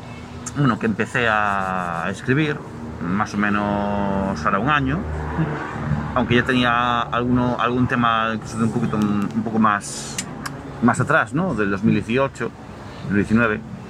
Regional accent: Ferrol, Galicia, Spain; Porque yo soy de Ferrol.

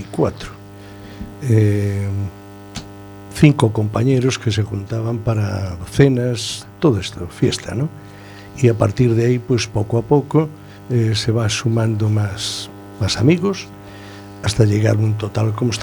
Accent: A Coruña, Galicia, Spain; Pues yo nací aquí en La Coruña.

